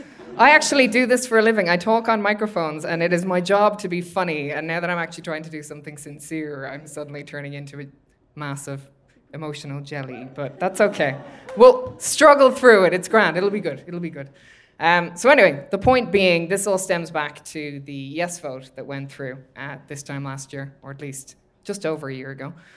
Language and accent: English; Ireland; growing up in Ireland